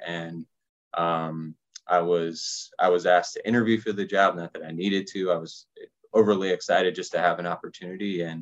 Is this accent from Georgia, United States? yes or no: no; Columbus, Ohio, United States; I grew up in Columbus, Ohio, so I've lived in the shadow of the stadium or the Ohio State University for pretty much my entire life.